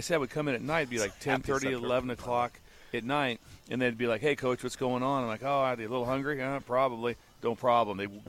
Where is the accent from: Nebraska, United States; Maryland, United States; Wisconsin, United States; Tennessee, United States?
Nebraska, United States; Pender; I'm from Pender.